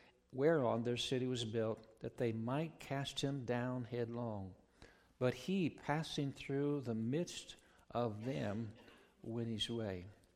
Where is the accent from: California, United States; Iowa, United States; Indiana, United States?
Iowa, United States; Council Bluffs; As most of you know, Council Bluffs is my hometown.